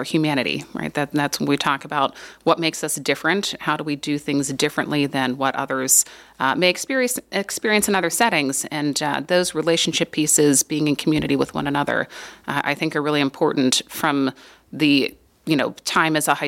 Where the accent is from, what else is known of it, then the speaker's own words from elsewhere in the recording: West Virginia, United States; that is my native state. I grew up in West Virginia.